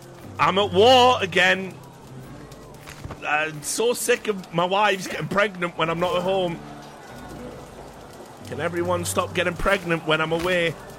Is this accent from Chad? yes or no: no; Wales, United Kingdom; I'm Welsh, so fuck that.